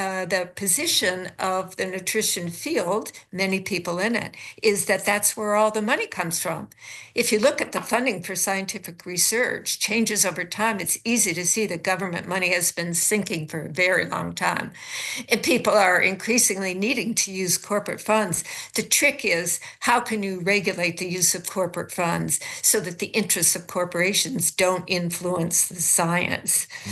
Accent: United States; As an anthropologist, as an American, I find that so hard to accept, but it is the truth.

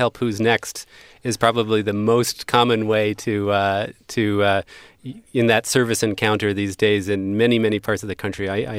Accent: New Jersey, United States; Yeah, I mean, I'm from New Jersey.

